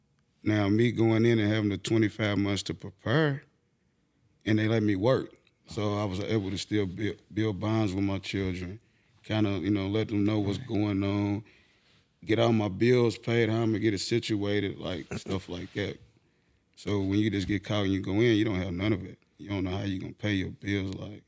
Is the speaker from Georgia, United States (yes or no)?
no; Kentucky, United States; But where I'm from, I'm from Kentucky, so. We have parole.